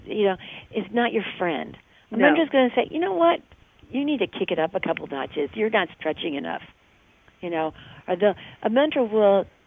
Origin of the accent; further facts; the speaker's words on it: Illinois, United States; Because we're from Illinois.